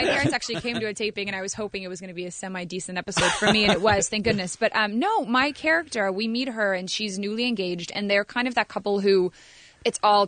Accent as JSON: {"language": "English", "region": "North Carolina", "country": "United States", "tie": "born or raised there", "said": "Well, I grew up in North Carolina, so I'm a big Panther fan, and I'm a big Tar Heel fan."}